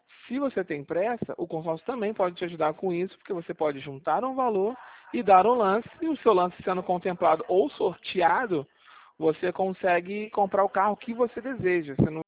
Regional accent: São Paulo, Brazil; Sou natural de São Paulo, né?

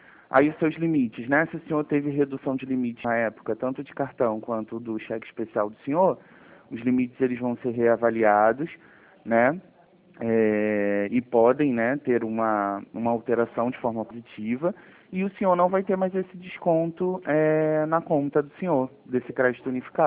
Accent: Duque de Caxias, Rio de Janeiro, Brazil; Do Rio de Janeiro.

